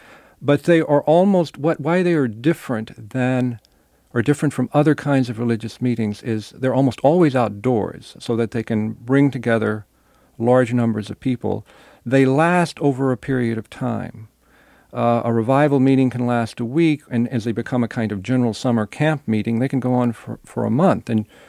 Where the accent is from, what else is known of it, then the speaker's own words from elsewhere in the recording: Texas, United States; I grew up in Texas. I grew up around religion.